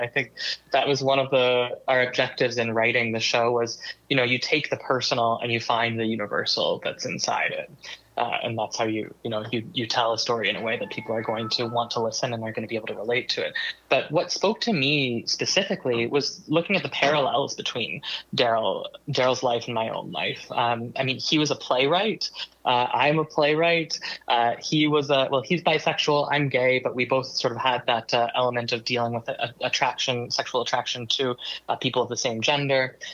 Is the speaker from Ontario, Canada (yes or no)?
no; Nova Scotia, Canada; now in Montreal, Canada; Well, I'm from Nova Scotia originally. I moved to Montreal.